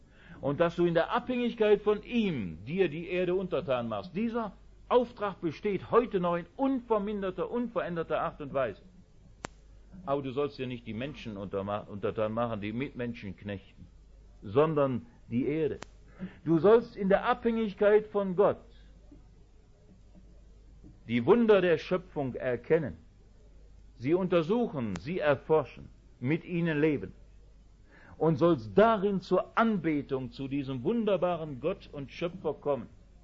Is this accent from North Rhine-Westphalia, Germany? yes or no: yes; Wuppertal, North Rhine-Westphalia, Germany; Ich bin noch im Krieg geboren. Ich habe noch die Jahre 45 bis 49 mitgemacht, wo ich auf den Straßen von Wuppertal Brennnesseln gesucht habe